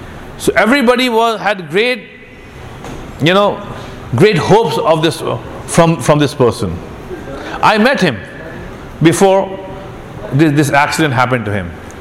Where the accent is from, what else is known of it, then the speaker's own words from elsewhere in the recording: India; he was growing up in Qatar, I was growing up in India.